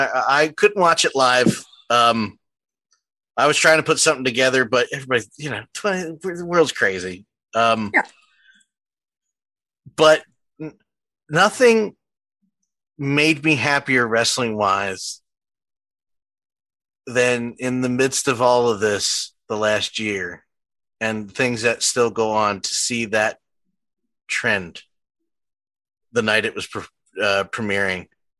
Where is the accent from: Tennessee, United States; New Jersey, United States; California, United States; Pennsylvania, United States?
Pennsylvania, United States; Philadelphia; accent: Philly; My Philly accent came out so hard right there on such a sensitive question.